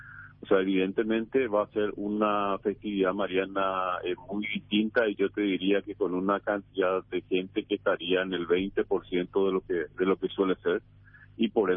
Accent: Paraguay; como paraguayo

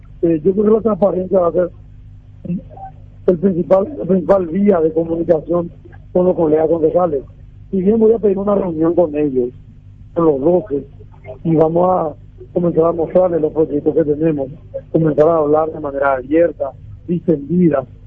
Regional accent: Ciudad del Este, Alto Paraná, Paraguay; born there; Es que yo nací acá en Ciudad del Este. Esta ciudad le dio toda mi familia.

